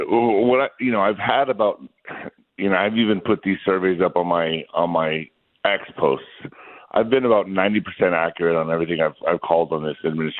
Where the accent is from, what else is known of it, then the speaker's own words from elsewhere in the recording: El Paso, Texas, United States; So I was raised in El Paso, Texas. I still live here, so I've been both sides of the border